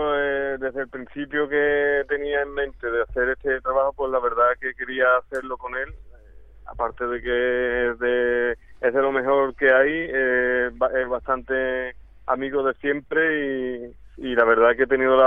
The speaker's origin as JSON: {"language": "Spanish", "town": "Jerez de la Frontera", "region": "Andalusia", "country": "Spain", "said": "la verdad que representa bastante a mi tierra, ¿eh? Es una bulería bastante jerezana, que es lo que he querido mostrar"}